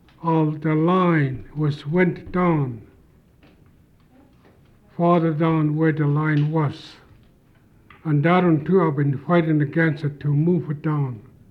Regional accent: Haines, Alaska, United States; I'm from Haines.

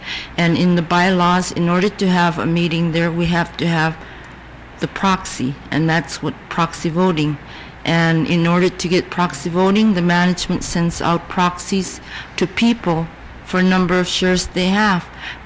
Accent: Selawik, Alaska, United States; moved away as an adult; now in Anchorage, United States; I'm originally from Selwick. I was born in Kotzebue, raised in Selwick all my life, up until 19. I was 19 years old when I left my village and moved to Anchorage.

